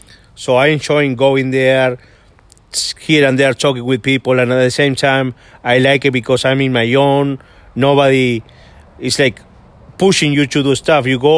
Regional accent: Uruguay; Well, I'm from Uruguay. It's located in South America, right below Brazil and next to Argentina.

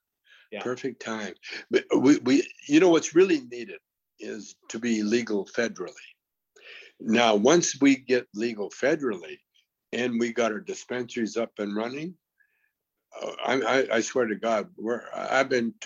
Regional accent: Canada; I'm from Canada

